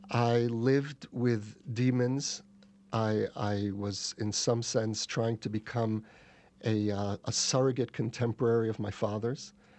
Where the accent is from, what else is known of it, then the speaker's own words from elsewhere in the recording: Brooklyn, New York, United States; I grew up in the Jewish ghetto in Brooklyn, a child of Holocaust survivors.